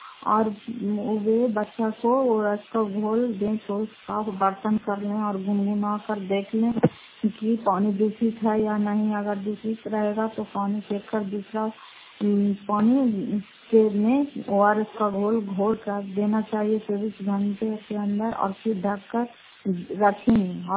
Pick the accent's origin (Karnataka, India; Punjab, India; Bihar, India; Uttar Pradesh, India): Bihar, India; Fatehpur; घर फतेहपुर, पंचायत मकरौल साहब, जिला नालंदा, करार पछवाड़ ब्लॉक की निवासी हूँ।